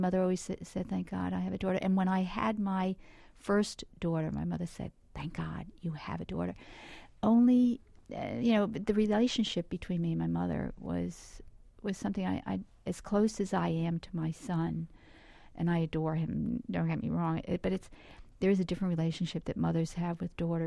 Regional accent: Bronx, New York, United States; also born or lived in Newburgh, United States; So my mother moved down to the South Bronx. I grew up on Longfellow Avenue.

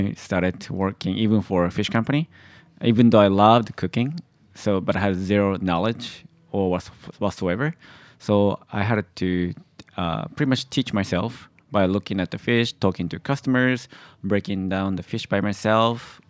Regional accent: Tochigi, Japan; I was born and grew up in the prefecture called Tochigi Prefecture, which is about 2 hours north of Tokyo.

